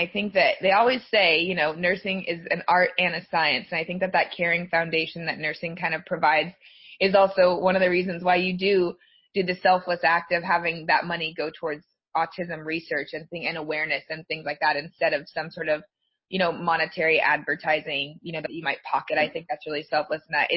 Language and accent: English; Colorado, United States; I'm from Colorado. Like, that's pretty much where what we know down, you know, Coors Field and everything like that.